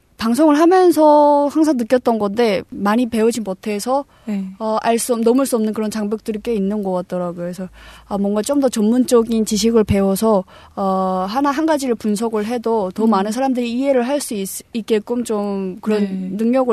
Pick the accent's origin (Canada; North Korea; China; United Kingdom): North Korea; Pyongyang; now in South Korea; 저도 정말 평양이지만 역시나 너무 힘들게 살았었는데 지금 한국에 와서 진짜 너무너무